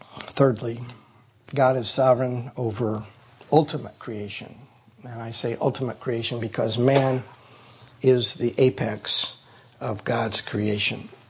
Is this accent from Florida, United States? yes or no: no; Nebraska, United States; And since I'm from Nebraska and my wife's from Iowa, I know this.